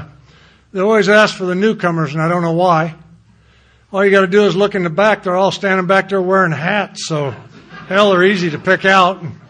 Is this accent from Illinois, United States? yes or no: yes; Danville, Illinois, United States; born there; I was born in Danville, Illinois. I had great parents.